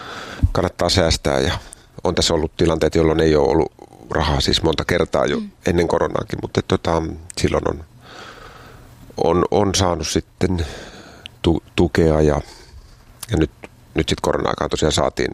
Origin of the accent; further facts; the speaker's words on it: Helsinki, Uusimaa, Finland; now in Mäntsälä, Finland; No mä oon Helsingistä itse asiassa tästä aika läheltä, Meilahdista kotoisin ja siellä käynyt kaikki koulut. Mutta nyt ollaan 20 vuotta asuttu Mäntsälässä.